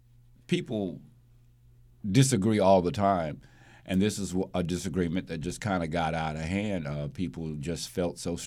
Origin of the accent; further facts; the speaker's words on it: Rocky Mount, North Carolina, United States; now in Wilmington, United States; Rocky Mount, North Carolina.